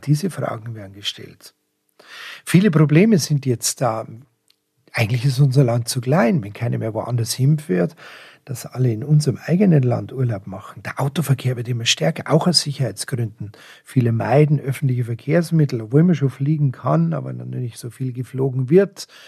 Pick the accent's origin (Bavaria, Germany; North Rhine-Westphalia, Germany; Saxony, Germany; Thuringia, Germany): Bavaria, Germany; Munich; Ich bin ein Münchner Stadtkind.